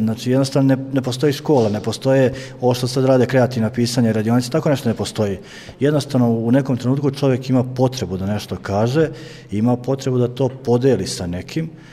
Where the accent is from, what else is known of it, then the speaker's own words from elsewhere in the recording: Banja Koviljača, Šumadija and Western Serbia, Serbia; now in Mali Zvornik, Serbia; Živim trenutno u Malom Zvorniku, tamo sam oženjen, tu mi je stan, ali je moja porečna kuća u Banji Koviljači kod Loznice.